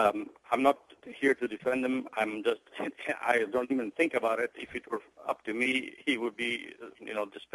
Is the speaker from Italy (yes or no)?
yes; Italy; English is a second language; now in Florida, United States; Well, I wanted to talk about the Italian ship being born and raised in Italy and moved to Florida about 50 years.